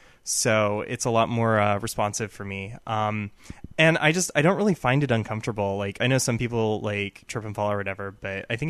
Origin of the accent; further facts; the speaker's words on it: Florida, United States; Well, so for some context, I grew up in Florida and, you know, like people dress differently there.